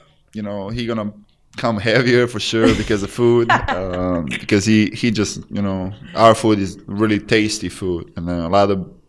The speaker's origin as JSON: {"language": "English", "country": "Croatia", "tie": "born or raised there", "second_language": "English", "moved": "as an adult", "said": "basically from the Zagreb, which is I played before I came to the USA, I'm driving to my back home, like my hometown is like 3 hours drive."}